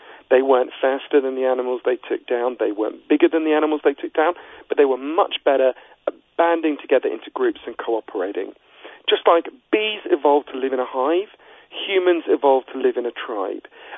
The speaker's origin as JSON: {"language": "English", "region": "London", "country": "United Kingdom", "accent": "East London", "said": "he's from East London in England, where I'm from, as you can tell from my accent."}